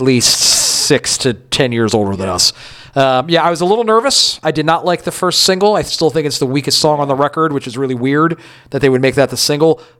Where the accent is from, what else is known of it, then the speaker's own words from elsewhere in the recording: Connecticut, United States; But I love playing bands from my home state of Connecticut, and this is one of my favorites.